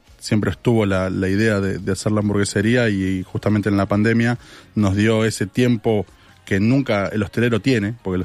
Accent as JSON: {"language": "Spanish", "country": "Argentina", "lives_now": "Spain", "said": "Por el acento entiendo que entenderás que somos argentinos."}